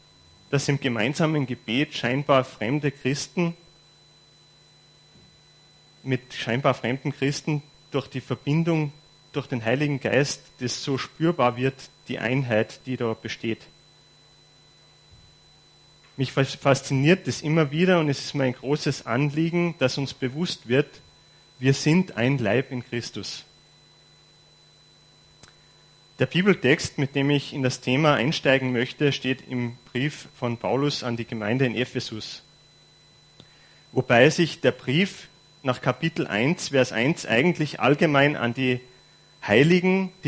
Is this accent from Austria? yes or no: yes; Salzburg, Austria; accent: Innergebirg dialect; tendiere ich aber dazu, in meinen innergebirgler Dialekt zu verfallen.